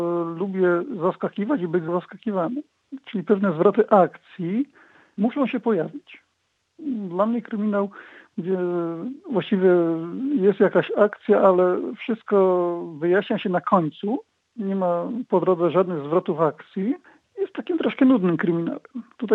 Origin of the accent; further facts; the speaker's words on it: Głuchołazy, Opole Voivodeship, Poland; pojawiają się Głuchołazy, to jest moje rodzinne miasto, już takie, bo tam się urodziłem.